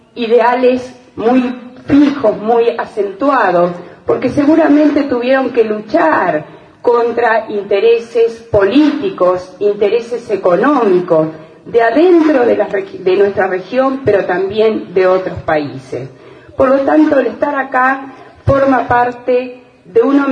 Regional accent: Argentina; significa mirarnos y reconocernos como argentinos

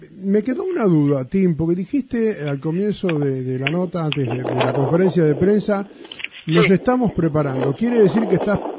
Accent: Buenos Aires, Argentina; Porque yo no la tengo, soy de Capital Federal. En Capital Federal no, esa mentalidad no existe contra el campo.

